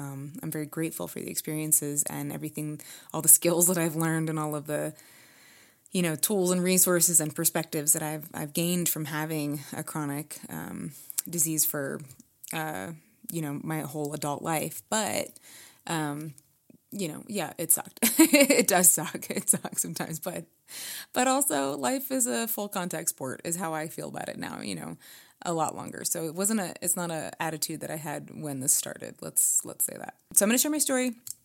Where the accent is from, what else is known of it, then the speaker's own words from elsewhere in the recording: Pennsylvania, United States; I live in Colorado now, but I grew up in Pennsylvania and in a suburb outside of Philadelphia where Lyme disease is very prevalent on the East Coast in general.